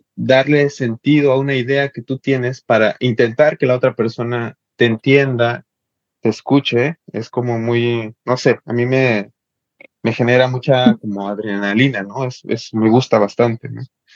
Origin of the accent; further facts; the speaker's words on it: Chiapas, Mexico; pero yo hablo de Chiapas siempre porque es el lugar de donde vengo.